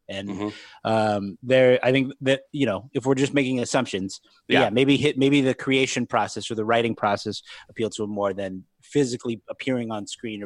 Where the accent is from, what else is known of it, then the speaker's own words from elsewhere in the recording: Scranton, Pennsylvania, United States; And he's now from my hometown, Scranton, Pennsylvania, Michael Scott.